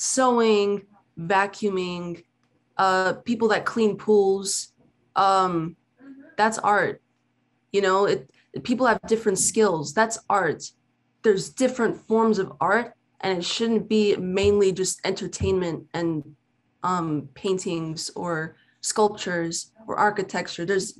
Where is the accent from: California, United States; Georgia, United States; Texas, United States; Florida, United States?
California, United States; Wildomar; I'm from Wildomar. No one knows where the fuck Wildomar is.